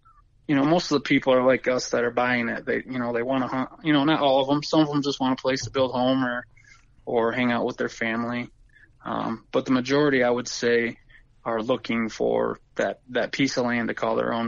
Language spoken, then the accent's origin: English; Michigan, United States; I did, yep.